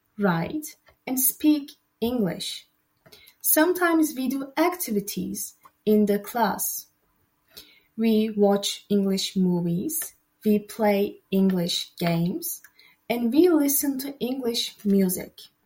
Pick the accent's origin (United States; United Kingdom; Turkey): Turkey; I am from Turkey.